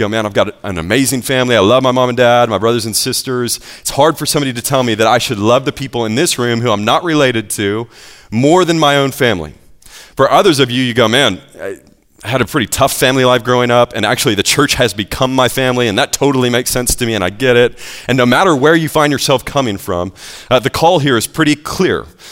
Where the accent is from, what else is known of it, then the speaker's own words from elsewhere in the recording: the South, United States; I'm from the South, I've returned to the South now, and I know how it goes here sometimes.